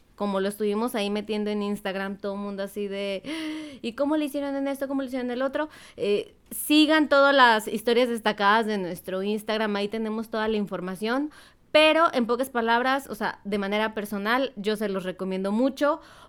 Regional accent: Mexico; y bueno, nosotros mexicanos.

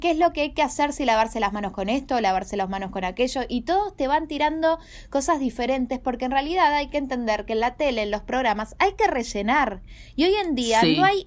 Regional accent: Argentina; lo cual nos sorprende bastante como argentinos porque siempre somos los que nos pegamos con un palo

